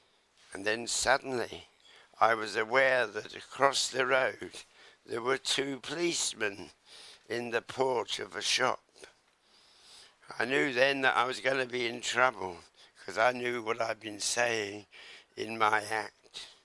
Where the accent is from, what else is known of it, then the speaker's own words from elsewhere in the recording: Godalming, South East England, United Kingdom; born there; And all the men apparently were outside in Godalming, where I was born, in Surrey, coming home from a local pub, making a lot of noise.